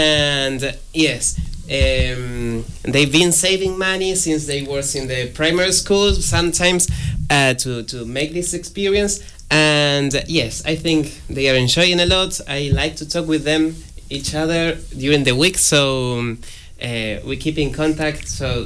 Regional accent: Argentina; English is a second language; now in United States; I'm from Argentina, and I'm really happy to be here

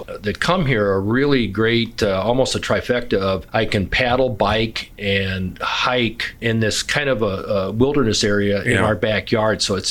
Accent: United States; Well, I grew up on the Mississippi.

